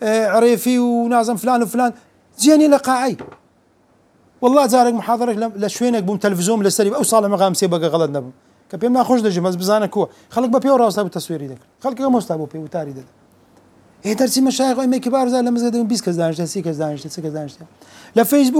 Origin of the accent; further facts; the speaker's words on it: Algeria; والله جزائري وليبي وانا جزائري